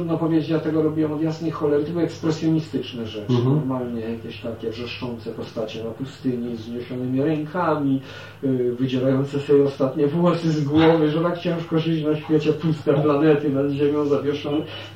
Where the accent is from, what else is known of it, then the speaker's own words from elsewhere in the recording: Sanok, Subcarpathian Voivodeship, Poland; moved away as an adult; kiedy ja ze Sanoka przyjechałem na studia